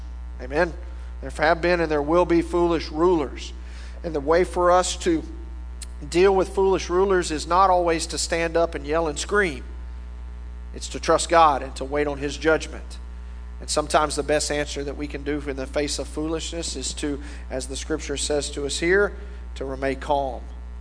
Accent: Louisiana, United States; I'm from Louisiana. We have parishes. I don't know why.

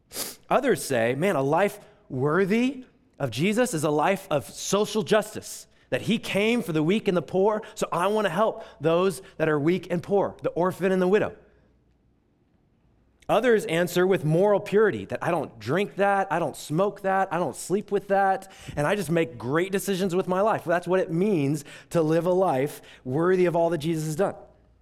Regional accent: Texas, United States; so Greek has a y'all, which I'm from Texas, so I appreciate that.

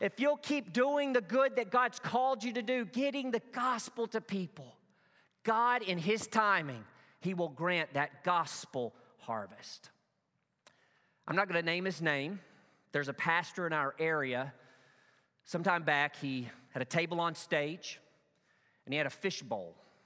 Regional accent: Truman, Arkansas, United States; You know that I grew up in Northeast Arkansas. If you were to go back to in time to the era in which I grew up in the 80s and 90s in Northeast Arkansas, you would have seen, especially in my town of Truman

